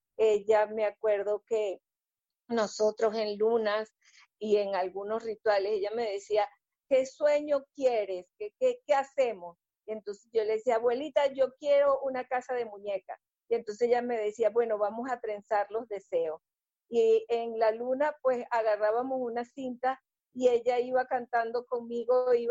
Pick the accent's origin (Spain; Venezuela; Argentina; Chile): Venezuela; yo soy de Venezuela, pero mi familia, por parte de padre y por parte de madre, es europea, española, irlandesa y escocesa por el lado de mi papá